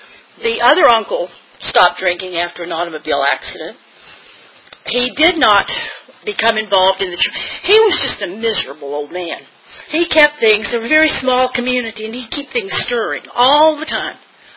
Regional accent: North Carolina, United States; I grew up in North Carolina, down on the coast, crossroads. We had a stoplight, but that was because we needed to get to the other side of Highway 70.

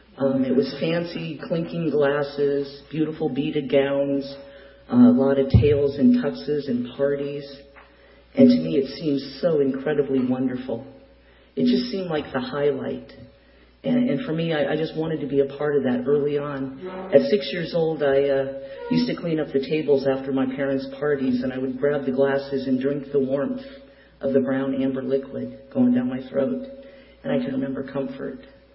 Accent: Seattle, Washington, United States; And I was raised in Seattle, Washington.

